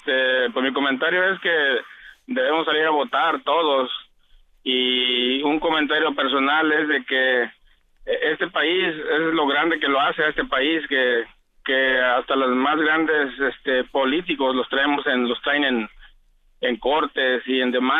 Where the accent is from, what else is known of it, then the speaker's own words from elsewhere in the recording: Mexico; Yo soy de México